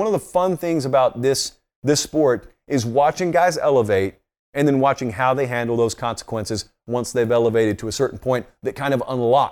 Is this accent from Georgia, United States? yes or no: yes; Georgia, United States; I'm from Georgia. Especially in the state of Georgia, where I'm from